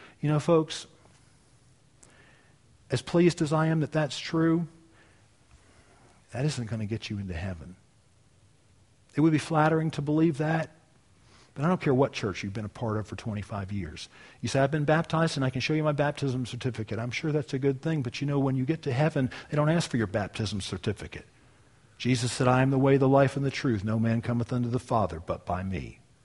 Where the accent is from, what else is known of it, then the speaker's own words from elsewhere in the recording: United States; born there; Sure, I was born in America as a Christian nation, right?